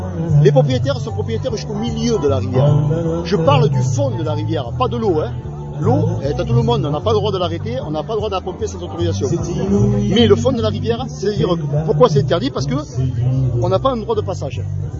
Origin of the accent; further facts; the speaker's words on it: Madières, Occitanie, France; Et je sais, je suis de Madière.